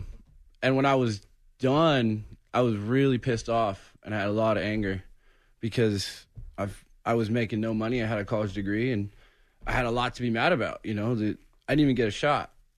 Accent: California, United States; I'm from California.

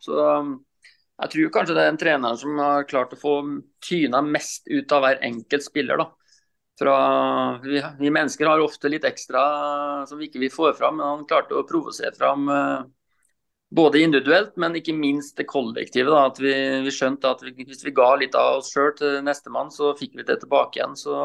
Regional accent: Rakkestad, Østfold, Norway; jeg er jo østfolding da, så jeg er jo fra Rakkestad, Indre Østfold.

